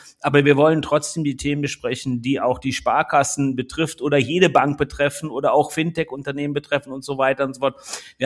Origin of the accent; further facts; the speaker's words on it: Rhineland, Germany; ich bin Rheinländer